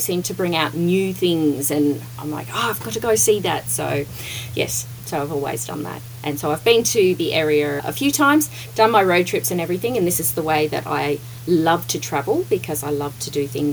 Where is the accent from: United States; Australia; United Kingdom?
Australia; Bundaberg, Queensland; also born or lived in Western Australia; now in Brisbane, Australia; if you can't tell from the accent. Yes, I am Australian. I was actually born in Western Australia originally. I've spent most of my life growing up in Queensland, Bundaberg, and I'm currently living in Brisbane, which is the capital of Queensland.